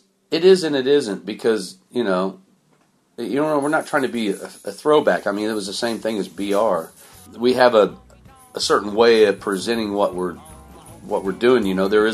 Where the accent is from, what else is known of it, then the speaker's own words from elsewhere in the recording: Lawrence, Kansas, United States; now in Nashville, United States; I still say I'm from Lawrence, Kansas, even though I've been living in Nashville for over 20 years.